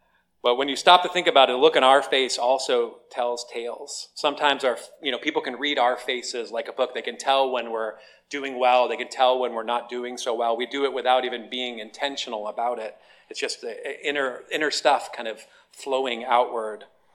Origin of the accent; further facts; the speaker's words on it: Scotland, United Kingdom; me being a Scottish person, or, you know, from Scottish descent